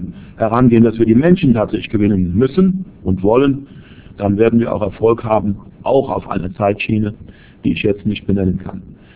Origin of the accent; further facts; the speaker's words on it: Middle Rhine, Germany; der Mittelrhein gehört zu meiner Heimat